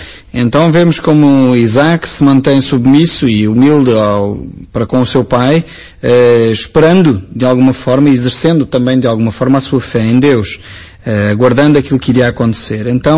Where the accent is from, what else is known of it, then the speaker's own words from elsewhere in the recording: Portugal; Creio que nós, como portugueses e como cristãos